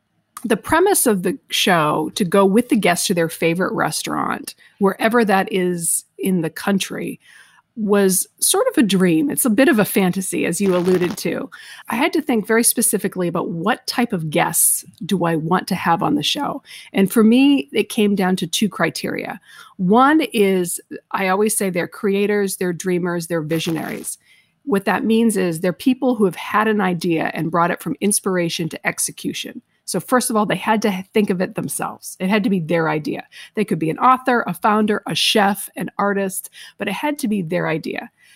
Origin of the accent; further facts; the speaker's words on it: Lakeville, Massachusetts, United States; Honestly, I was not a foodie in Lakeville, Massachusetts